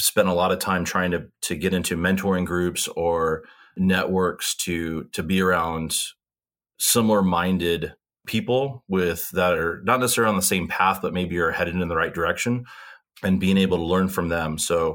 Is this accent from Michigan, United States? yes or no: no; Seattle, Washington, United States; also born or lived in San Diego, California; I grew up in San Diego when I was a younger kid. And then my parents had moved, you know, in the early 90s up to the Pacific Northwest. So Seattle is where I went to high school.